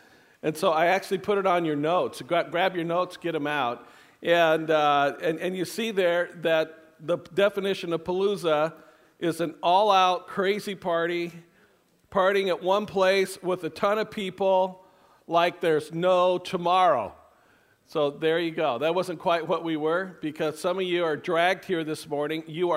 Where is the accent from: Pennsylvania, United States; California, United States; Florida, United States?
California, United States; Hayward; drove down to my hometown, which was Hayward. I went to junior high and high school there.